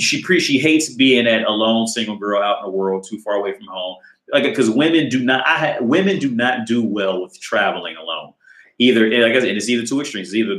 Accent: Ohio, United States; I'm from Ohio. So heroin was like a big thing in Ohio, especially back then.

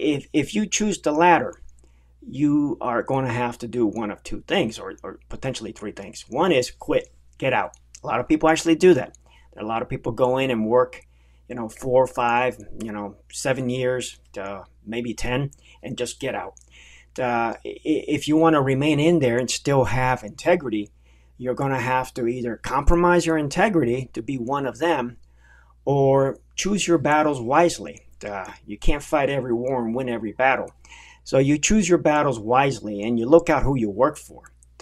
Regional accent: Miami, Florida, United States; I mean, I'm a product of the Cold War of the 80s. Those were my teenage years. And growing up in Miami, you know, from a family that fled Cuba

